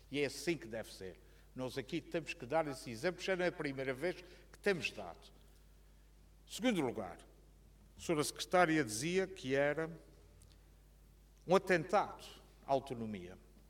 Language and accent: Portuguese; Portugal; Nós não somos uma colónia de Lisboa. Nem aqui, nem na Madeira. Nós somos portugueses de primeira.